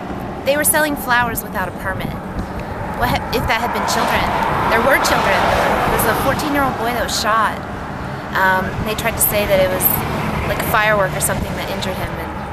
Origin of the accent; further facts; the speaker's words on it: Venezuela; I'm from Venezuela.